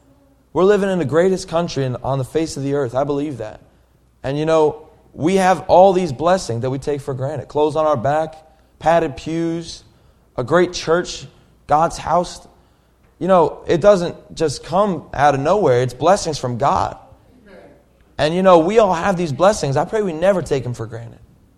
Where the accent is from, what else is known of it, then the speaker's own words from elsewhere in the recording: Somerset, New Jersey, United States; I'm from Somerset, New Jersey, by the way.